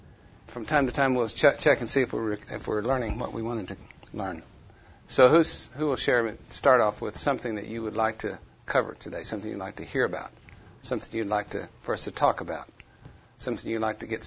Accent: Chickasha, Oklahoma, United States; I grew up in Chickasha, and I learned how to do that.

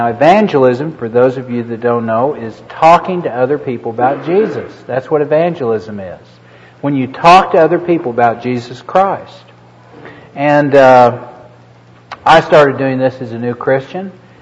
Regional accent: Norman, Oklahoma, United States; I came from the Bible Belt. I thought everybody knew about God, you know. In our town, Norman, Oklahoma, Catholics and Lutherans were rare.

